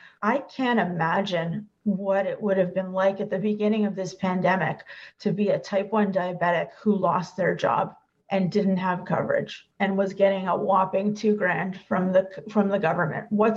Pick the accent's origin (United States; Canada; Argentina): Canada; Toronto, Ontario; I'm from Toronto